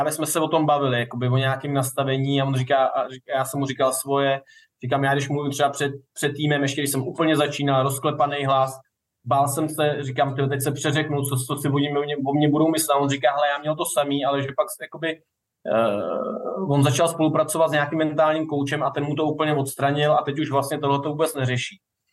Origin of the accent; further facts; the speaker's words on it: Březno, Ústí nad Labem Region, Czechia; já kousek od Teplic, od Chomutova, kousek pocházím ze Března u Chomutova.